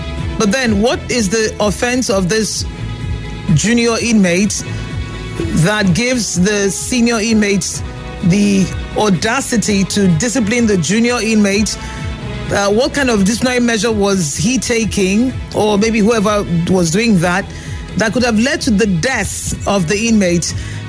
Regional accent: Nigeria; we're Nigerian for Port Harcourt.

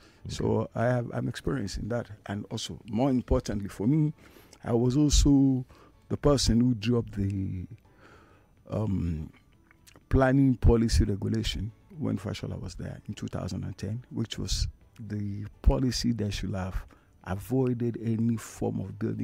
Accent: Lagos Island, Lagos, Nigeria; family, they are also from Lagos Island. And that means father, mother, both ways. I'm a proud indigene of Lagos State.

